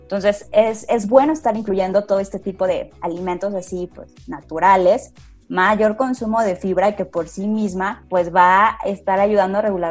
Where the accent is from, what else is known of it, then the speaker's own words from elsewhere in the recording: San Luis Potosí, Mexico; de las regiones aquí de San Luis Potosí, de donde yo soy.